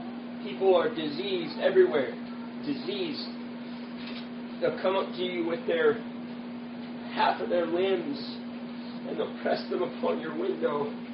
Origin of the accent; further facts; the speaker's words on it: United States; I'm not sure if that's just because we're American citizens.